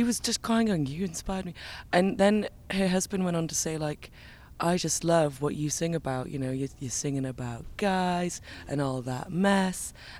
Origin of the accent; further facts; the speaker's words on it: Cardiff, Wales, United Kingdom; also born or lived in Canada; So I was born in Cardiff, but very quickly I moved to Canada just with my mum and stayed there until I was about 3 years old. And then I left and I came back with a Canadian accent growing up.